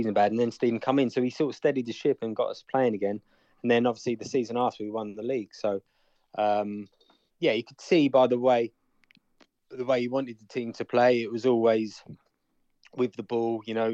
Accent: England, United Kingdom; I was from England, wasn't I?

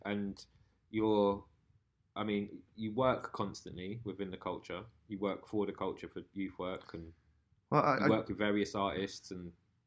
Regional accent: London, United Kingdom; I grew up in central London. I grew up in Zone 2

